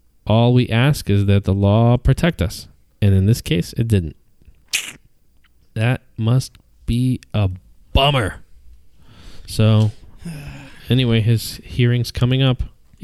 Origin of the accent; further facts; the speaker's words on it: Bath, New York, United States; Bath, New York. Where are you from? I'm from Bath. Take a bath in Bath.